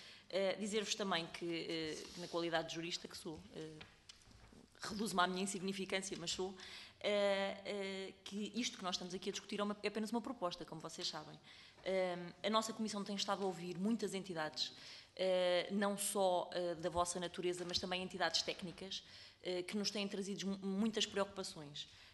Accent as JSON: {"language": "Portuguese", "region": "Centro", "country": "Portugal", "tie": "born or raised there", "said": "faço na qualidade de nascida e criada no Distrito da Guarda"}